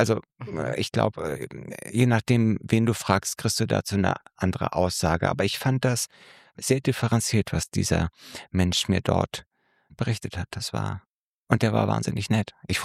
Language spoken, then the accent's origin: German; Northern Germany, Germany